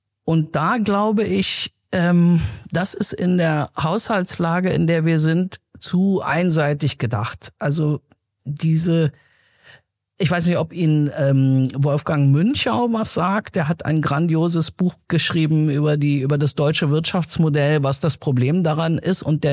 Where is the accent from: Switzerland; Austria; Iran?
Iran; Aber ich bin Iranerin.